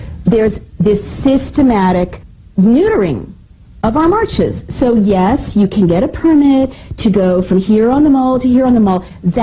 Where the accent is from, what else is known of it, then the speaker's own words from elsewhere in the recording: San Francisco, California, United States; I grew up in the Haight-Ashbury and I'm the child of hippies